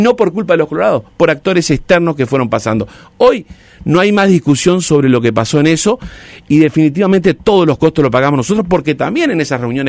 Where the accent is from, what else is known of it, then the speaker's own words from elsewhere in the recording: Salto, Uruguay; Yo soy de Salto